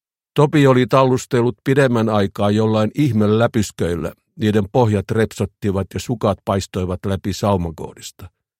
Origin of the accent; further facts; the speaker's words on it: Somero, Southwest Finland, Finland; moved away as an adult; now in Helsinki, Finland; kun muutin Somerolta Helsinkiin vuonna 1974 ja aloin opiskella